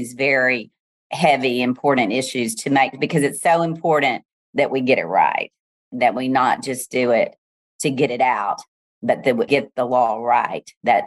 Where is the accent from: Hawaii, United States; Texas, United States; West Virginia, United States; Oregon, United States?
Texas, United States; Baytown; we were in my hometown of Baytown.